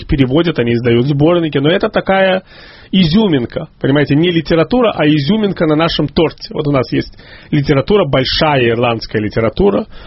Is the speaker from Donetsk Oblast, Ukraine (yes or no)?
no; Kyiv, Ukraine; я на идиш не разговариваю, потому что я был из Киева.